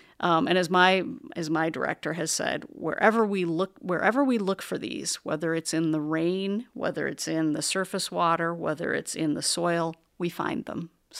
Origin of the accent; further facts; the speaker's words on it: Wisconsin, United States; And I'm from Wisconsin, perhaps you're from Wisconsin